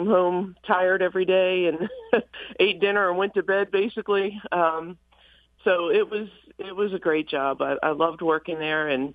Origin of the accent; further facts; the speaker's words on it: Bel Air, Maryland, United States; And I grew up in Bel Air, right, you know, near Country Life.